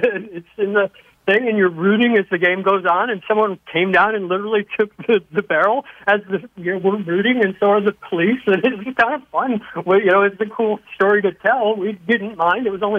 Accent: Chicago, Illinois, United States; I'm originally from Chicago. My dad's a South Sider. My mom's a North Sider.

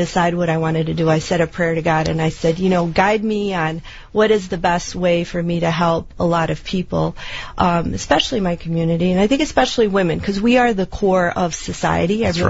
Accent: Chicago, Illinois, United States; I'm a Chicago born and raised girl. Family is originally from Mexico. And I've got to tell you, I grew up in the Pilsen area, little village, Bridgeport, now live in Lincoln Park

